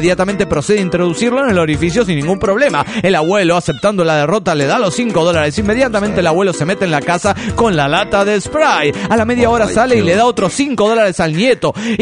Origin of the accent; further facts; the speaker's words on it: Baja California, Mexico; Hola, soy el homie de Baja California.